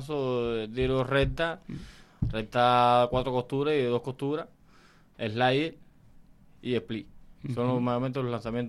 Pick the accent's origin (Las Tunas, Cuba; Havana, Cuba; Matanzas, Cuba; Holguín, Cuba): Matanzas, Cuba; yo vengo de Matanzas, siempre una provincia que es puntera en el país en el béisbol